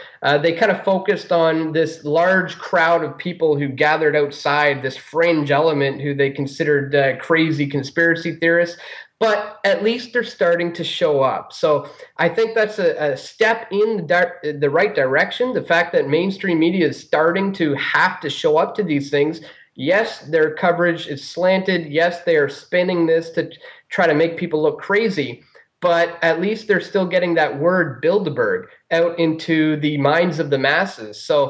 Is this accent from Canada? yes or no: yes; Canada; Well, of course, myself being a Canadian